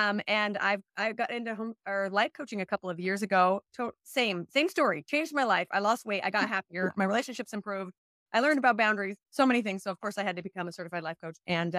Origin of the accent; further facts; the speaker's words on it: Brazil; first language Portuguese; English is a second language; moved away as an adult; now in United States; I'm originally from Brazil, so that's where the accent comes from. My first language is Portuguese. I speak Portuguese, Spanish